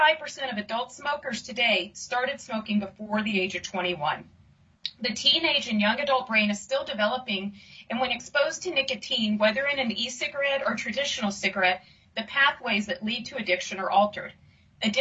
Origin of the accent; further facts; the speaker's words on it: Deep South, United States; I grew up in the Deep South, where tobacco was a way of life.